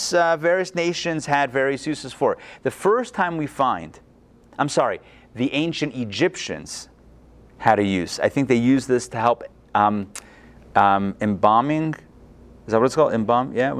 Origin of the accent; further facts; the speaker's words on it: Pittsburgh, Pennsylvania, United States; Growing up in Pittsburgh, we had an Arava tree.